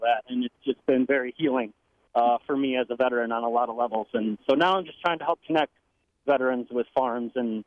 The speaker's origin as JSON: {"language": "English", "town": "Campbellsport", "region": "Wisconsin", "country": "United States", "tie": "born or raised there", "said": "So, yeah, I grew up near Campbellsport, Wisconsin, and I used to show calves with the 4-H at the Fond du Lac County Fair for probably 4 or 5 years when I was a kid."}